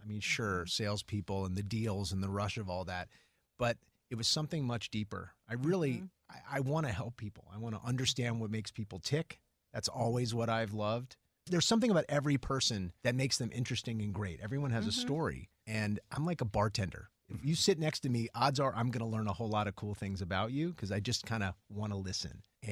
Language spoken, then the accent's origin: English; New Orleans, Louisiana, United States; He's a landlord where I grew up in New Orleans.